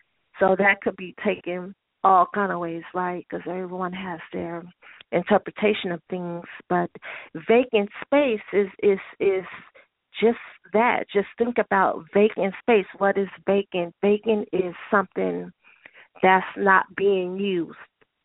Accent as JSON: {"language": "English", "town": "Oakland", "region": "California", "country": "United States", "said": "But I always like to say I am from Oakland, no doubt. I'm from Oakland."}